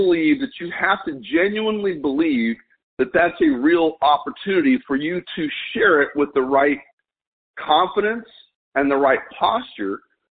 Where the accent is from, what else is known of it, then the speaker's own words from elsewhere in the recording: El Paso, Texas, United States; I grew up in El Paso, Texas, okay? And it was not easy.